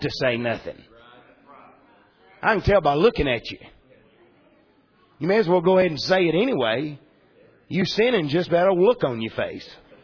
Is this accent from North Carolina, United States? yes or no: yes; North Carolina, United States; I was raised over in Surrey County in tobacco farming country. Everywhere you turn, Surrey County was a tobacco farm.